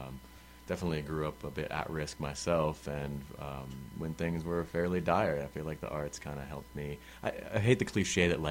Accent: Philadelphia, Pennsylvania, United States; I grew up in Philly as a kid, and I think that definitely influenced my sensibilities as far as appreciating more urban art forms.

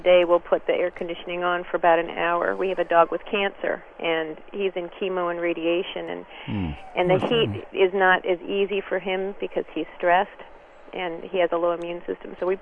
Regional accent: Michigan, United States; now in Ann Arbor, United States; I'm from Michigan, so I love the heat.

